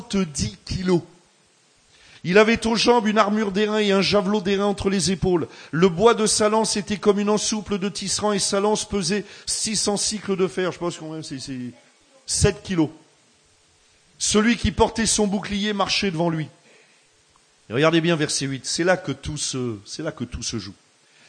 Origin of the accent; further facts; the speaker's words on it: Limoges, Nouvelle-Aquitaine, France; Vous savez que moi je viens de Limoges.